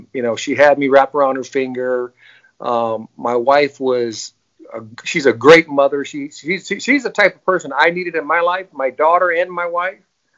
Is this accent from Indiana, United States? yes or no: yes; Fort Wayne, Indiana, United States; Born and raised in Fort Wayne, Indiana, to a biracial parenthood back in the 60s and 70s, which wasn't probably a great thing to be biracial back then in Indiana.